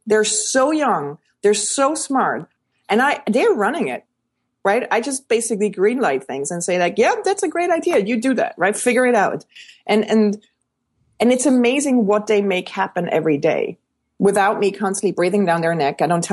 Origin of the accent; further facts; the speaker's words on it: Switzerland; You know, I'm Swiss. I grew up in Switzerland.